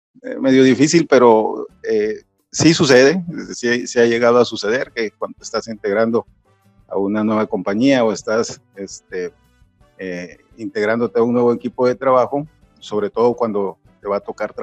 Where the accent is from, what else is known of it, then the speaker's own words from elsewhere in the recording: Veracruz, Mexico; now in Monterrey, Mexico; Yo actualmente vivo en el estado de Nuevo León, en la zona metropolitana de Monterrey, pero soy originario del estado de Veracruz, de una pequeña ciudad allá al sur del estado, pero ya me considero regiomontano de adopción, porque ya tengo aproximadamente 32 años de vivir